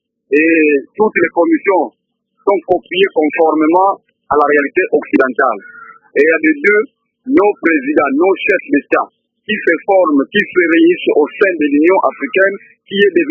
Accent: DR Congo; Même chez nous en RDC

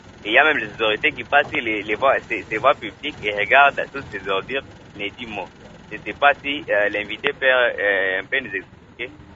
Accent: Kananga, Kasaï-Central, DR Congo; un constat que nous faisons souvent ici chez nous à Kananga

